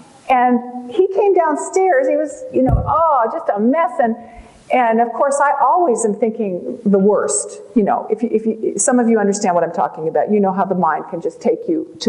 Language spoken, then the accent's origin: English; California, United States; I mean, I'm from California.